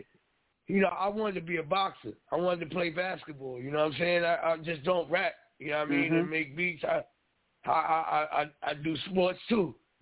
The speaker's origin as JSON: {"language": "English", "town": "Brownsville", "region": "New York", "country": "United States", "tie": "born or raised there", "said": "We come from Brownsville. I'm from, you know, Brownsville. I grew up with Mike Tyson. I grew up with Shannon Briggs. I grew up with Riddick Bowe. We all, you know, from the same area."}